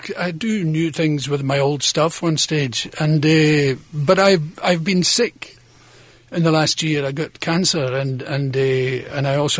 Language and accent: English; Glasgow, Scotland, United Kingdom; And so what I find was that when I go to my hometown, Glasgow, I'm a kind of stranger.